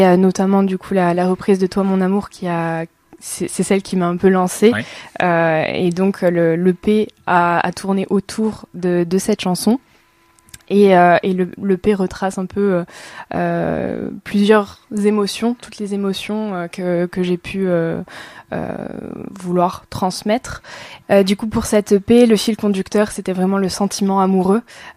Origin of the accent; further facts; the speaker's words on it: Narbonne, Occitanie, France; et puis c'est chez moi à Narbonne